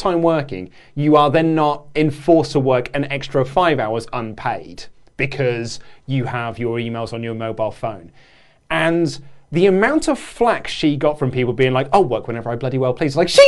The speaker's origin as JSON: {"language": "English", "country": "United Kingdom", "said": "Andy is the only one of us who is partly, we're just British."}